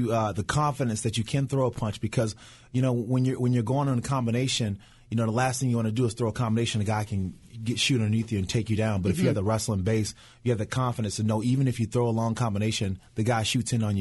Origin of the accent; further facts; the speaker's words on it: Niagara Falls, New York, United States; I grew up in Niagara Falls, New York. See, that's the problem. All that lake effect snow for so many years has definitely stained my mentality.